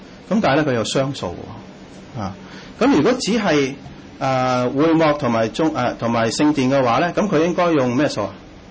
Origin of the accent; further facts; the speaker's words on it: China; 我哋中国人咧话睹物就能够思人啦，系嘛？